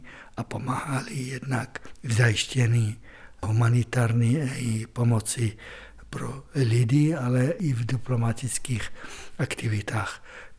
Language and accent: Czech; Litoměřice, Ústí nad Labem Region, Czechia; Jsem litoměřický občan. Lidi z Litoměřic jsou moje spoluobčané. Lidi z České republiky jsou moje spoluobčané. Sýrie je ve mně